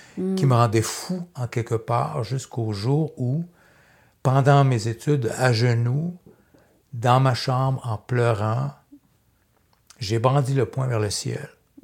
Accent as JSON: {"language": "French", "town": "Châteauguay", "region": "Quebec", "country": "Canada", "tie": "born or raised there", "also_born_or_lived": "Montreal", "said": "Je suis né à Montréal, hein, grandi en banlieue, Châteauguay."}